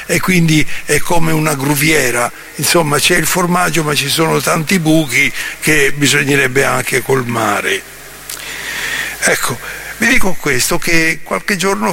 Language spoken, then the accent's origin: Italian; Sicily, Italy; come le donne della volta del mio paese giù in Sicilia